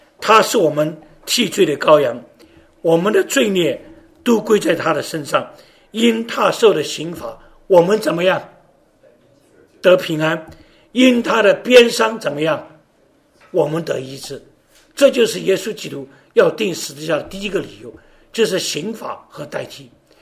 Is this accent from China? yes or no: yes; China; 很简单的，我们中国人办事情，讲两句话就讲完了